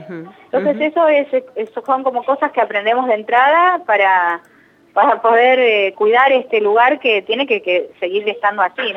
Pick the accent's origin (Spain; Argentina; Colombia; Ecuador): Argentina; Somos todos argentinos.